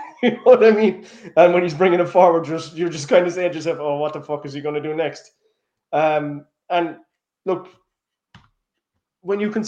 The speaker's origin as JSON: {"language": "English", "country": "Ireland", "said": "being Irish myself and any Irish player that I see playing for Celtic, I want to do well."}